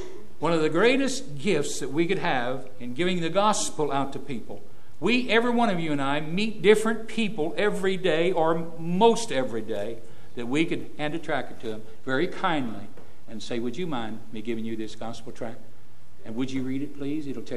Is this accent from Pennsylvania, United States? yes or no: no; Indiana, United States; I said, "I'm from Indiana, and we enjoyed so much the pageant.